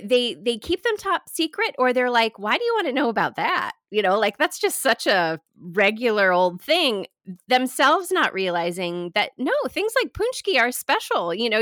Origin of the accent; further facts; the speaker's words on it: Chicago, Illinois, United States; a lot of digging deeper right in my hometown in Chicago, sure.